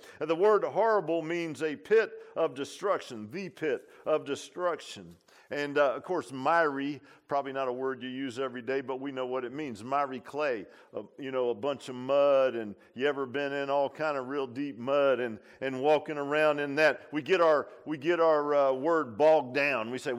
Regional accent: Virginia Beach, Virginia, United States; I grew up in Virginia Beach, so you're down there in low tidal areas, and near Lake Smith, there was an old creek that went down through there

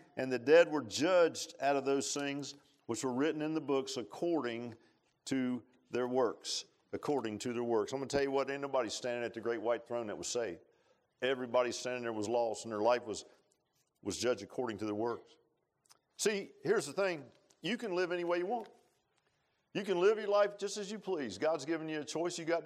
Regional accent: Virginia Beach, Virginia, United States; because I grew up in Virginia Beach, and now I was up on this farm, man.

